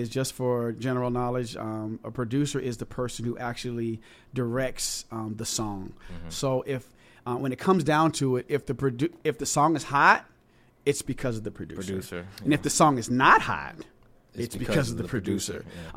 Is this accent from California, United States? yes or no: yes; California, United States; moved away; I'm originally from California, so I came out to the East Coast wanting to get a group, wanting to get away from Cali because I just grew up there.